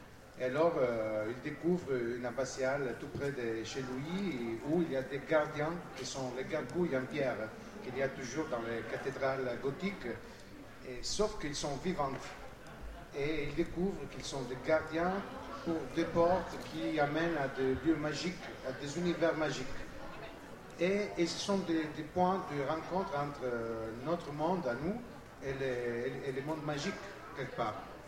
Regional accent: Italy; French is a second language; Quand j'étais petit, tu sais, en Italie, on a Disney, c'est très fort.

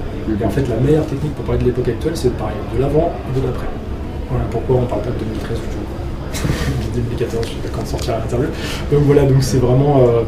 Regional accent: Nantes, Pays de la Loire, France; now in Paris, France; je suis pas de Paris, je suis de Nantes à la base. Quand je suis arrivé ici

